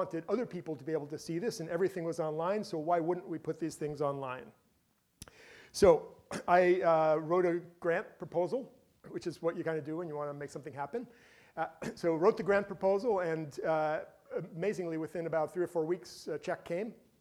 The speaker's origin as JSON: {"language": "English", "region": "New York", "country": "United States", "lives_now": "Hood River, United States", "said": "I came from New York. What do I know about Hood River history?"}